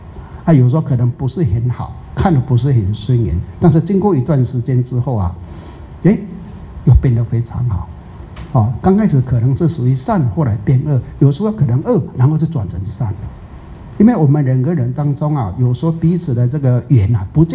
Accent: Taiwan; 就我们台湾人讲的啦

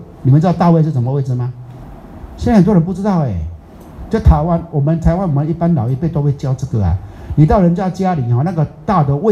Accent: Fujian, China; 在我们闽南人来讲的话，你们这边不知道哈

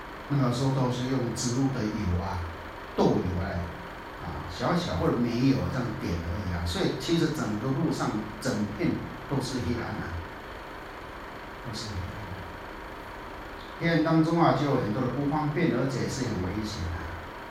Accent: Taiwan

